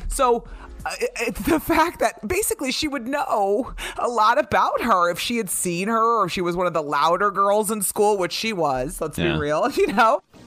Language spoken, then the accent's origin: English; Oak Creek, Wisconsin, United States; And so I told her, well, I grew up in Oak Creek.